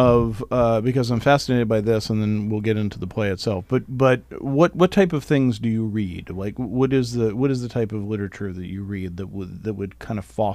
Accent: Greenwich, New York, United States; Jamie Gaskell is a 10th grade student at Greenwich Junior Senior High School in Greenwich, my hometown

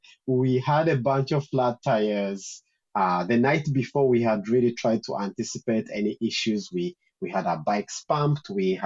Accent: Uganda; I grew up in Uganda

